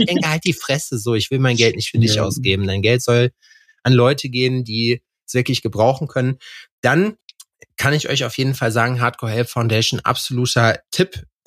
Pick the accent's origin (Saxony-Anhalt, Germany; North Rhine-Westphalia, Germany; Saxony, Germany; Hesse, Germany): North Rhine-Westphalia, Germany; die ist aus Lüdenscheid. Das ist der Ort mehr oder weniger, wo ich herkomme. Kleines Nest daneben.